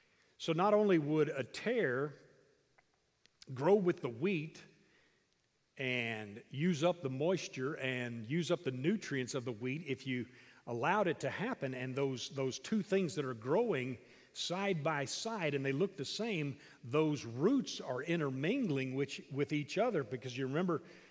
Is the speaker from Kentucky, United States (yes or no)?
yes; Kentucky, United States; I grew up in Kentucky.